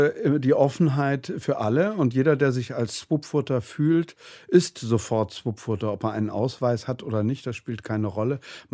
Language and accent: German; Bonn, North Rhine-Westphalia, Germany; moved away as an adult; also born or lived in Poznań, Poland; Vor etwas über 20 Jahren bin ich aus Poznań dorthin gezogen. Ich komme ja ursprünglich aus Bonn, bin der Liebe wegen nach Polen gegangen und habe so 8 Jahre, sagen wir mal, mich dort in das Leben der Menschen integriert.